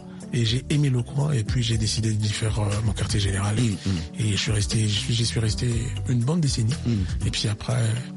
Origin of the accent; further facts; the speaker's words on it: Kinshasa, DR Congo; je suis un natif de Kinshasa. Du Congo et j'ai grandi à Bandal, à Lingala